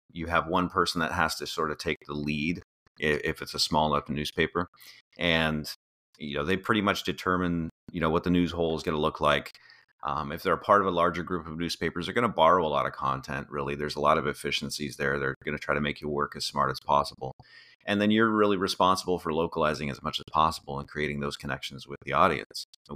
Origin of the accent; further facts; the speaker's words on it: Washington, United States; I grew up in the Pacific Northwest, so Northwest Washington.